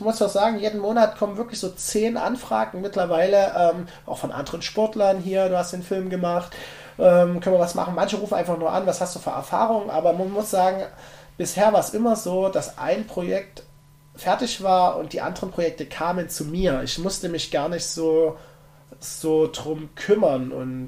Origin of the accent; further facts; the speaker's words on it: Saxony, Germany; ich komme aus Sachsen. Da gibt es halt auch immer, wie sagt man, auch politische Geschichten zu erzählen.